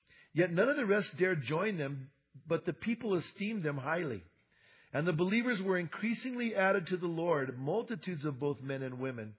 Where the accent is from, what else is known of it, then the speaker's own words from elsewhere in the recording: Bernalillo, New Mexico, United States; the area that I grew up in Bernalillo, Albuquerque.